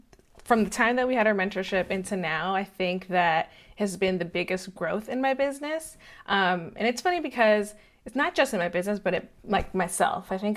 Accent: Maryland, United States; moved away as an adult; now in San Diego, United States; I'm originally from Maryland and I started there. And in 2020, we decided to move. My husband wanted to live in San Diego, wanted that California life.

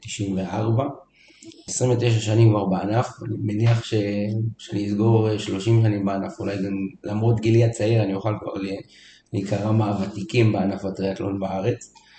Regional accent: Nahariya, Northern District, Israel; גדלתי בנהריה, בן 35

